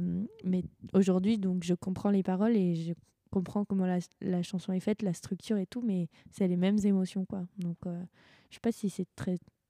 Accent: France; Vu qu'on est français en plus, ça aurait du sens.

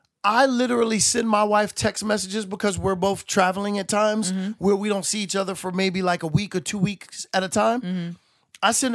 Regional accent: Brooklyn, New York, United States; Bushwick.

